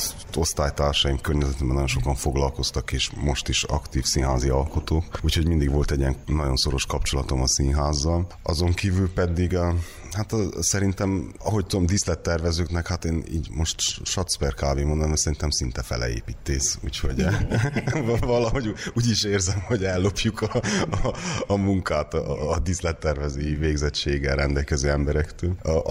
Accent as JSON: {"language": "Hungarian", "region": "Székely Land", "country": "Romania", "said": "és székelyként is mindig azt éreztem"}